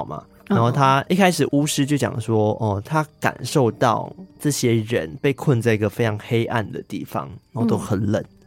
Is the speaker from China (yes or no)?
no; Malaysia; 我是我马来西亚人多少都知道了。